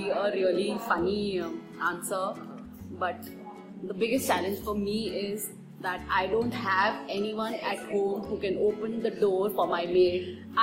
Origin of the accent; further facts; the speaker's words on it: Mumbai, Maharashtra, India; I am from Bombay and I've been married for 2.5 years.